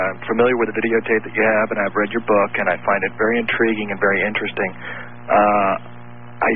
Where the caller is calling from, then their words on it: San Francisco, California, United States; I'm calling from San Francisco.